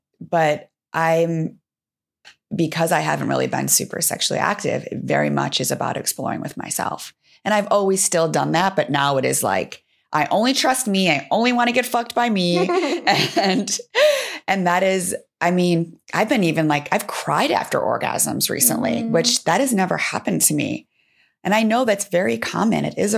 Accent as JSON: {"language": "English", "region": "Midwest", "country": "United States", "tie": "born or raised there", "said": "Man, you know, I grew up in the Midwest."}